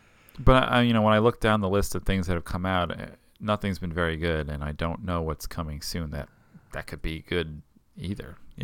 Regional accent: New York, United States; Well, I mean, we're from New York, so we're used to having good pizza.

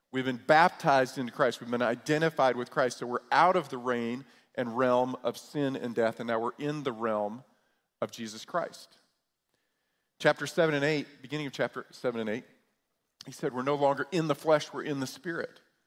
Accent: New York, United States; I grew up in New York, and I had to walk uphill through the snow

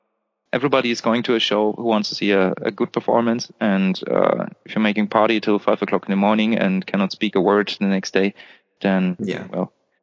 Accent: Germany; accent: German; English is a second language; I try my best to hide my German accent, but, well, sometimes it works, and in some words you clearly hear that's not a native speaker singing.

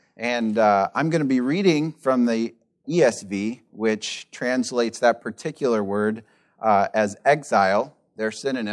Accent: Midwest, United States; moved away as an adult; now in California, United States; when Carrie and I came to California, we're both from the Midwest, and it was in 2009, in July, that we moved here.

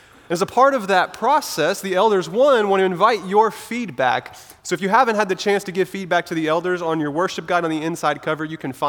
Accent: Wichita Falls, Texas, United States; So first, I was born and raised here in Wichita Falls, Texas. I'm married to Samantha. She's also from here. We love Wichita Falls. I grew up here.

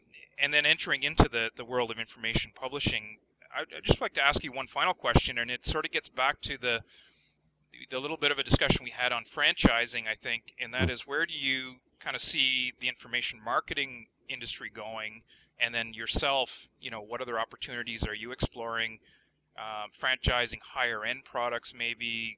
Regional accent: Canada; I think we're frankly just confused, and I'm from Canada, by the way, but not from America

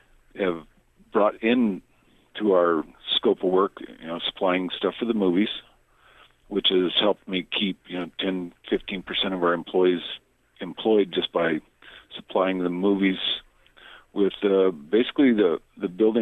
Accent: Los Lunas, New Mexico, United States; I am from Las Lunas.

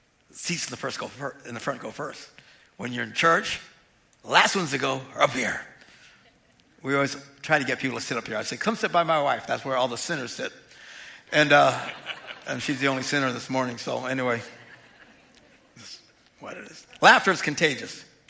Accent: Wisconsin, United States; You know, we're all from Wisconsin, but most people in Wisconsin come from very conservative religious expressions, you know.

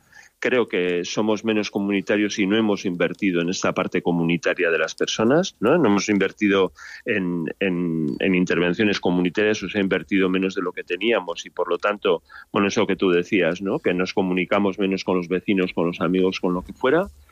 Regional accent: Basque Country, Spain; o yo soy del País Vasco, ¿no?

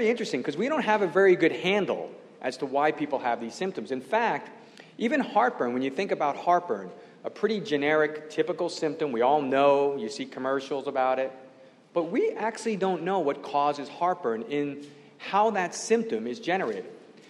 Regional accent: Brooklyn, New York, United States; Now, it's always been interesting to me that I grew up in Brooklyn, New York, and I come from a long line of plumbers.

